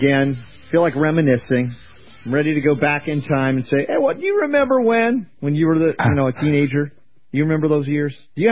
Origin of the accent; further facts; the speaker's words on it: the South, United States; I grew up in the South and we drank beer before.